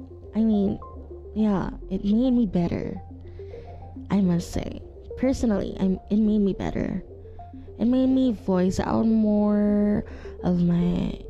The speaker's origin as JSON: {"language": "English", "country": "Philippines", "said": "you should do a personal journal or a personal diary about everything about life, about being a Filipino"}